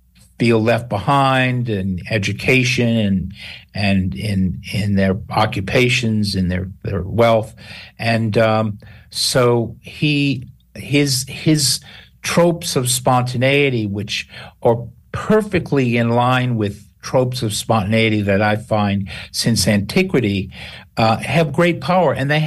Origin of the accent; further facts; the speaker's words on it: New Orleans, Louisiana, United States; I'm from New Orleans.